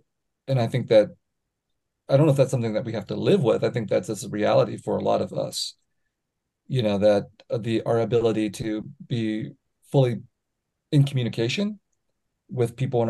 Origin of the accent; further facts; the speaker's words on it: Buon Ma Thuot, Đắk Lắk, Vietnam; go to Vietnam again, go to my hometown, which I've never been back to, because my father said you can never go back to Ban Ma Thuột. Now it's called Buôn Ma Thuột